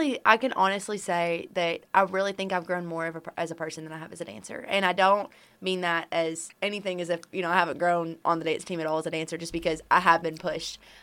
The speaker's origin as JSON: {"language": "English", "town": "Jonesboro", "region": "Arkansas", "country": "United States", "said": "it's probably a little bit easier for me because I'm from Jonesboro, but she's from Benton, so it might be a little bit harder."}